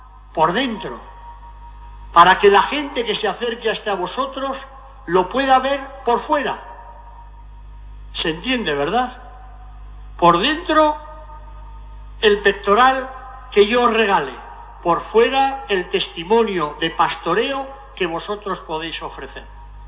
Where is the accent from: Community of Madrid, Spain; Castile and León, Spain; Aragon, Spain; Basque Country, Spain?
Aragon, Spain; Ejea de los Caballeros; y media Egea, mi pueblo natal, al que tanto quiero y tanto debo